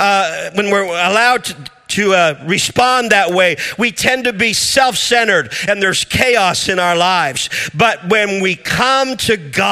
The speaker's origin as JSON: {"language": "English", "country": "Canada", "accent": "Canadian", "said": "I hope my Canadian accent's not too difficult to understand."}